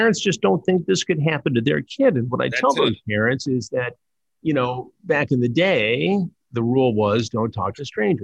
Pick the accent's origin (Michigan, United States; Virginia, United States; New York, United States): Michigan, United States; Detroit; Yeah, no, I'm from Detroit. I mean, great place to be a reporter, great place to live